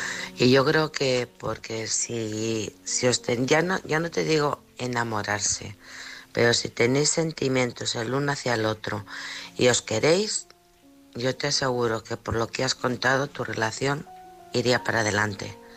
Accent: Alcorcón, Community of Madrid, Spain; de Alcorcón.

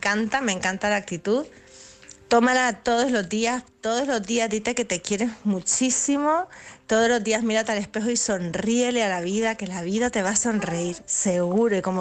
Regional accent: Canary Islands, Spain; de Gran Canaria, vuestra corresponsal, experta en salud mental, emocional y energética

